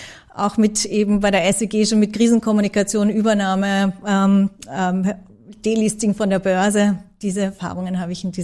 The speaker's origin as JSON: {"language": "German", "town": "Graz", "region": "Styria", "country": "Austria", "tie": "born or raised there", "said": "Ja, also ich bin geborene Grazerin."}